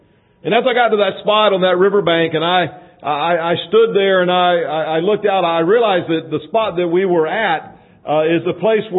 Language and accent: English; Plant City, Florida, United States; Now, I grew up here. I grew up in the Tampa Bay area, Plant City. I was educated in our public schools, went to college in Alabama, and then on to seminary in Springfield.